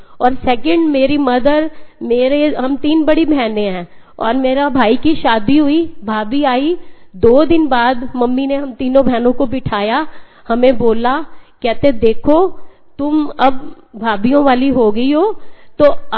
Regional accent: Fatehabad, Haryana, India; also born or lived in Sirsa; मैं फतेहाबाद से बिलोंग करती हूँ, फतेहाबाद की बेटी हूँ।

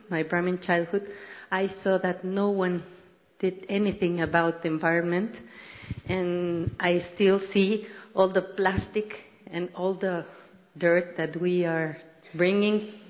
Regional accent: Mexico City, Mexico; I'm from Mexico City.

